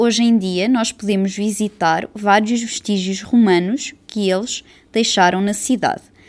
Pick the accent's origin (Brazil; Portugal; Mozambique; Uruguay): Portugal; Chaves, Norte; Eu sou de uma zona de Portugal que fica no norte do país, muito perto de Espanha, e a cidade de onde eu venho chama-se Chaves. Chaves é conhecida por ser uma cidade romana